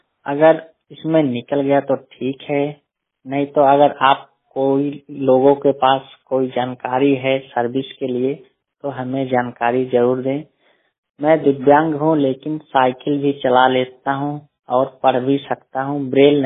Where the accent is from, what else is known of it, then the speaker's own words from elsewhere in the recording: Uttar Pradesh, India; मैं उसौली ग्राम सभा पोस्ट डीहिया थाना कुटहन तहसील सागंज जिला जौनपुर उत्तर प्रदेश का मूल निवासी हूँ। मैं नेत्र से दिव्यांग हूँ।